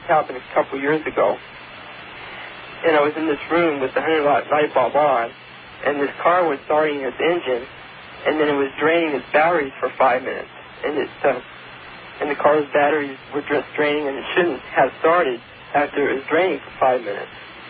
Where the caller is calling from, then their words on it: California, United States; From Northern California.